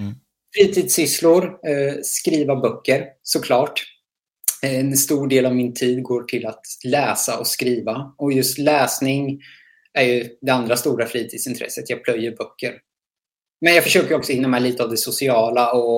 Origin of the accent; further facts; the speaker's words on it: Motala, Östergötland, Sweden; Jag är född och uppvuxen i Motala, tidigare kallad Lilla Chicago, eller ja, Motalas farligaste stad.